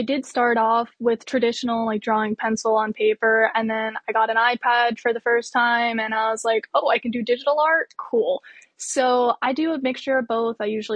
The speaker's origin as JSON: {"language": "English", "town": "Parksville", "region": "New York", "country": "United States", "tie": "born or raised there", "lives_now": "Woodridge, United States", "said": "Yeah, so I do live here in Sullivan County. I grew up in Parksville. Currently, I'm in Woodridge."}